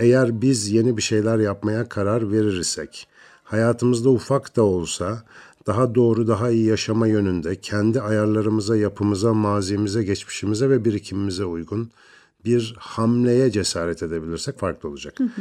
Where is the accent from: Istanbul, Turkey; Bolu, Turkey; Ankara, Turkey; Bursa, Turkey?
Ankara, Turkey; Biz hep radyo tiyatrolarıyla böyle radyonun içinde büyüdük. Eski Ankara Radyo binasında büyüdüğümü söyleyebilirim.